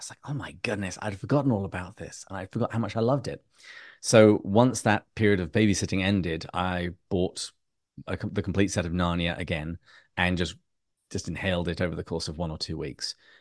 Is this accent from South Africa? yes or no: no; England, United Kingdom; moved away as an adult; now in United States; I'm originally from England. That's why I sound this way.